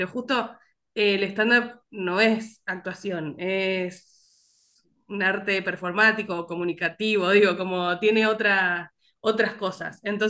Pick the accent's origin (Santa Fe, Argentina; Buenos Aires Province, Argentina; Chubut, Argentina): Santa Fe, Argentina; born there; now in Buenos Aires, Argentina; yo en el Facebook tengo puesta Deseres Santa Fe, que es donde nací, y dice, vive en Buenos Aires.